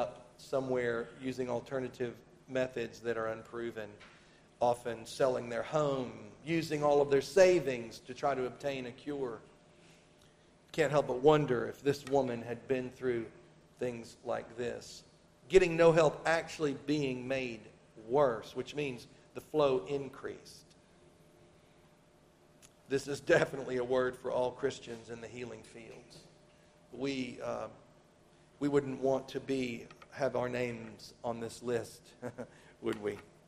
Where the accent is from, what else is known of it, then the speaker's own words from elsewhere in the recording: Tennessee, United States; Yeah, I'm from Tennessee. You know my math.